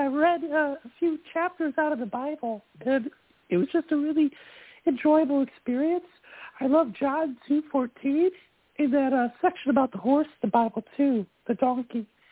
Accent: Texas, United States; moved away as an adult; now in Boston, United States; And I'm originally from Texas, but I moved up to Boston because of work, essentially.

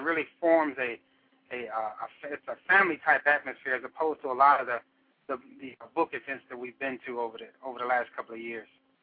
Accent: Gary, Indiana, United States; I was born and raised in Gary, Indiana, and have lived here just about all my life in and outside of Northwest Indiana.

